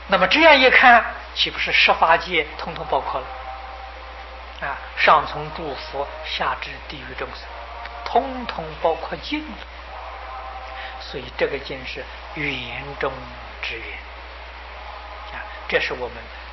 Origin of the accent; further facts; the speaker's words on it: China; 海神、江神、河神都是属于水神，我们中国人称作龙王。